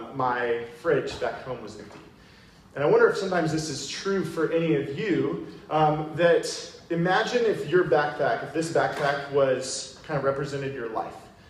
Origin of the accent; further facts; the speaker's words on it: San Diego, California, United States; now in Arizona, United States; I have lived in Arizona for a couple of years. I'm originally from San Diego, which I kind of did that backwards.